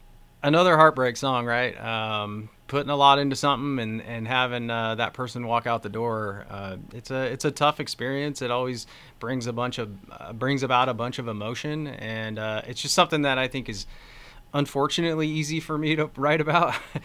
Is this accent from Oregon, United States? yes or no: yes; Independence, Oregon, United States; Yeah, Aaron and I grew up in Independence, Oregon, on a little cul-de-sac right across the street from each other.